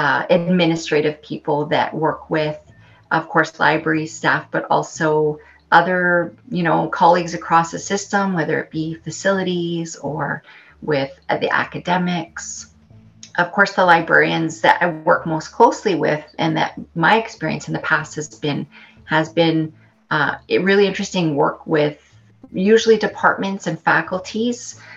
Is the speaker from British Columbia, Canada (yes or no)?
no; Winnipeg, Manitoba, Canada; now in Edmonton, Canada; I'm a proud member of the Red River Métis, and I'm originally from Winnipeg, Treaty One territory, but I've made Edmonton my home for, oh my goodness, for over 25 years. So I did move to Edmonton in the fall of 1996